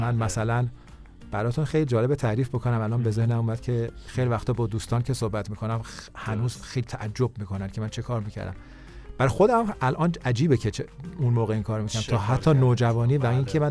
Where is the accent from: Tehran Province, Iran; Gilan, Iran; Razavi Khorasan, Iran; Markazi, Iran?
Tehran Province, Iran; Tehran; born there; تهران به دنیا اومدم.